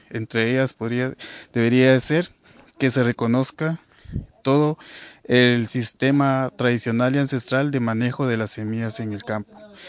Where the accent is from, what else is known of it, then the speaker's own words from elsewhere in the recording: Guatemala; soy miembro de MAELA, Movimiento Agroecológico de América Latina y el Caribe. Vengo de Guatemala, de una organización indígena y campesina